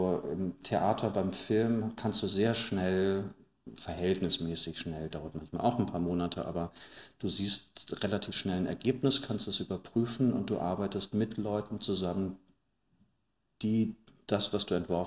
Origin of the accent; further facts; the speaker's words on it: Hesse, Germany; now in Berlin, Germany; Frankfurt am Main, aus dem schönen Taunus.